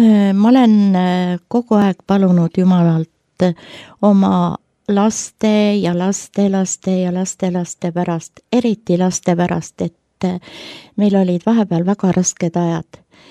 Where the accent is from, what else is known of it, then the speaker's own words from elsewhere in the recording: Põltsamaa, Jõgeva County, Estonia; Mina olen pärit kristlikust perekonnast ja Põltsamaa kirikus olen mina ristitud, leeritatud, laulatatud. Ja minu ema ja isa lausid väga kaua aega Põltsamaa kiriku segakooris.